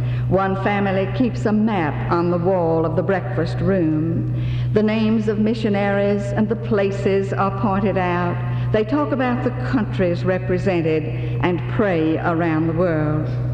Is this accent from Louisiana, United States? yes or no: yes; Louisiana, United States; from Louisiana.